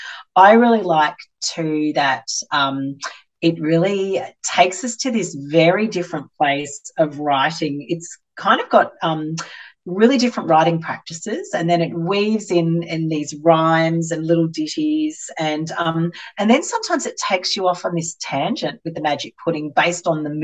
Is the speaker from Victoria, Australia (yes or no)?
yes; Warrnambool, Victoria, Australia; also born or lived in Western Australia; I was a coastal kid. I grew up in Warrnambool and then Western Australia